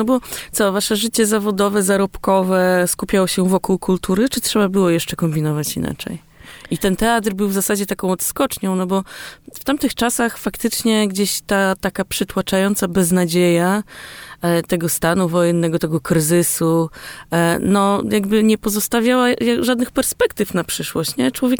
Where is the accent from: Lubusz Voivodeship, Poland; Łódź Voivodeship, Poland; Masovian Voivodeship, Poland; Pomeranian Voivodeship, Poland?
Masovian Voivodeship, Poland; Warsaw; born there; bo jestem z 81 roku, więc urodziłam się akurat w grudniu 81 w Warszawie, więc jestem dzieckiem stanu wojennego